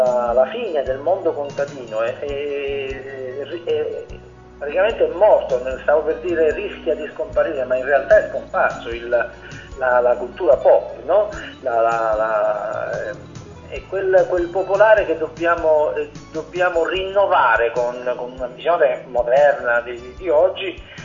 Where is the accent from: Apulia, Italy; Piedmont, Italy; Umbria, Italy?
Apulia, Italy; pesco molto in questo mio mare antico, primordiale, che è la mia terra, il Salento, il mio mare, lo Ionio